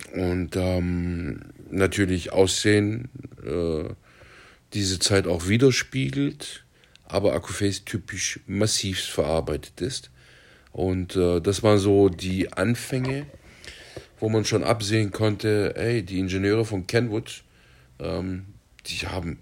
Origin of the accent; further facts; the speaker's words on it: Turkey; Also ich als Türke kann nicht überall Döner essen